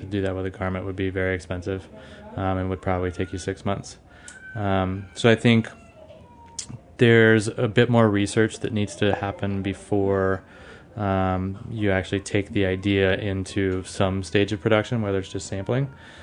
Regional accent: New Orleans, Louisiana, United States; So I'm from New Orleans, so obviously I have a good bit of that cuisine in my blood.

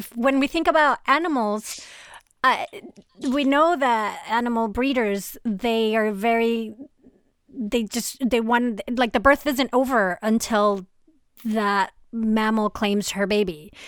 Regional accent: Venezuela; So I'm originally originally from Venezuela.

